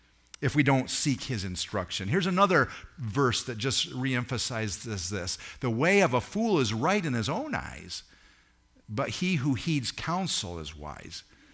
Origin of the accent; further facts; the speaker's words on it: Homer, New York, United States; cultures that were far different than I grew up in Homer, New York with.